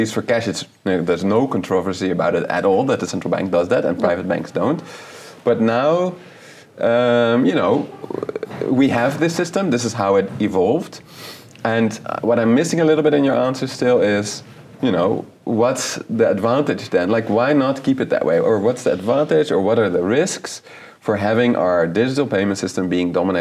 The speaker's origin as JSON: {"language": "English", "country": "Netherlands", "said": "I'm also from the Netherlands."}